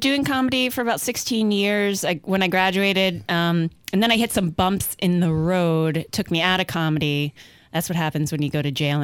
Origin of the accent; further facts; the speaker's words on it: Pennsylvania, United States; I grew up in Pennsylvania.